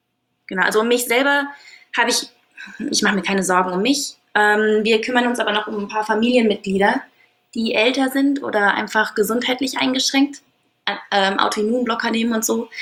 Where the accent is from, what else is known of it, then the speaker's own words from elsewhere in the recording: Aachen, North Rhine-Westphalia, Germany; also born or lived in Münster; Dann sind ich und meine Mutter rüber nach Aachen. Ich bin hier zur Schule gegangen, hier aufgewachsen.